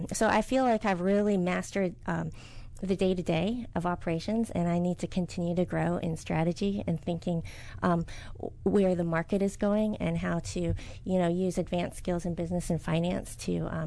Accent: Maryland, United States; also born or lived in Korea; So I was born in Korea, and I was adopted. And I was adopted as a baby, and I was raised mostly in Montgomery County, Maryland.

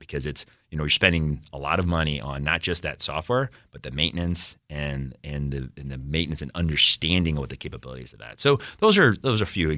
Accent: St. Louis, Missouri, United States; moved away as an adult; you know, Midwest guy, I was born and raised in St. Louis, moved here in the district 5 years ago.

